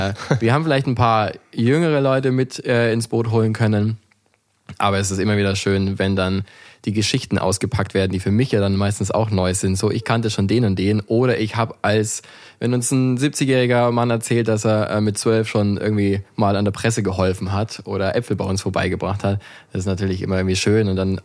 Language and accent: German; Bavaria, Germany; Also ich komme aus Franken, aus der Nähe von Nürnberg. Weinbau bzw. Biergebiet.